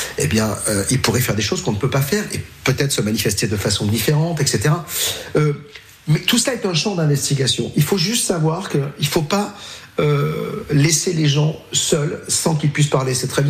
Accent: Paris, Île-de-France, France; Moi, je suis parisien, je fais des dîners parisiens

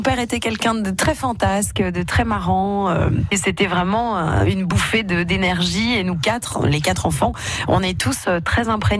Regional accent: Grand Est, France; Je suis alsacienne

